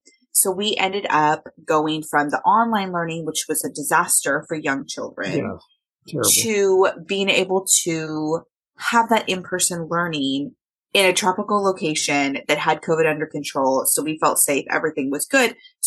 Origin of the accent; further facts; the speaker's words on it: Oregon, United States; moved away as an adult; now in Tokyo, Japan; I am originally American, West Coast of America from Oregon, but I moved my family.